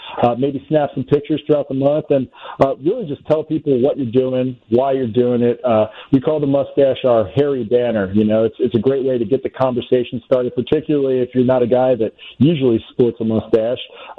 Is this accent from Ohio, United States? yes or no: yes; Cincinnati, Ohio, United States; moved away as an adult; now in Los Angeles, United States; I'm originally from Cincinnati, Ohio. I moved from the Midwest out to LA for law school back in 2009.